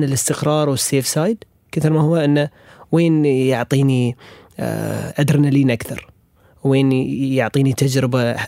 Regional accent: Bahrain; فأحس يعني رجعتي للبحرين، دام أنا من البحرين،

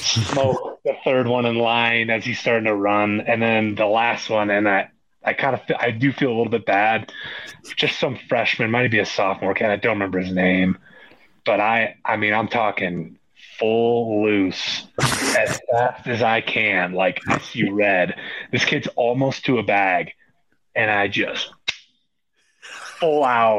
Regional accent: Iowa City, Iowa, United States; growing up, like right outside of Iowa City, growing up in Iowa City till I was in sixth grade, like Iowa football's king.

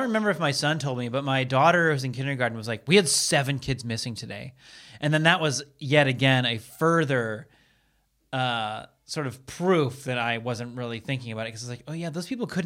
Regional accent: Seattle, Washington, United States; now in Los Angeles, United States; We know I'm from Seattle. So it's like the rain is coming.

